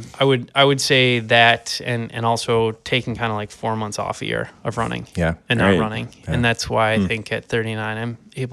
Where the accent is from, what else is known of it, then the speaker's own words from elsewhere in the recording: Richfield, Minnesota, United States; I grew up in the cities. So I grew up at Richfield, but essentially just a block from Minneapolis.